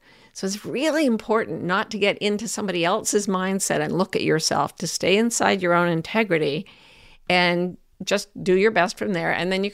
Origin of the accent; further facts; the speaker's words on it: Provo, Utah, United States; I was raised Mormon in Provo, Utah, which is a very Mormon area.